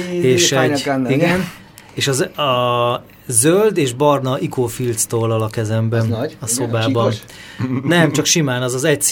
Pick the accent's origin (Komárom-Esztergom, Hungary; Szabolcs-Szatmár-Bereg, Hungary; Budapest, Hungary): Komárom-Esztergom, Hungary; Tatabánya; ilyen tatabányai származású vagyok, nálunk ott már 88-ban volt Super Channel, Sky Channel, MTV, tehát minden bejött.